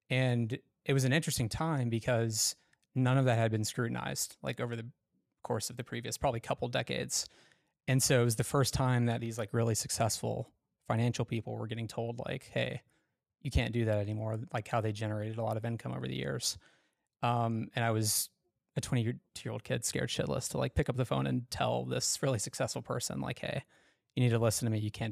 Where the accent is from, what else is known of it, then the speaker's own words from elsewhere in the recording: Louisville, Kentucky, United States; So born and raised in Louisville